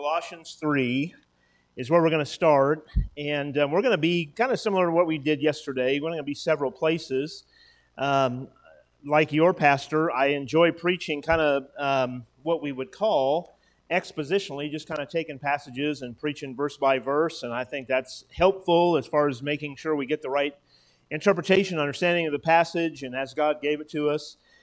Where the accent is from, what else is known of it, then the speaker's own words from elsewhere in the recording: Oregon, United States; I was born and raised in Oregon. I never prayed for rain to start. I prayed for it to stop.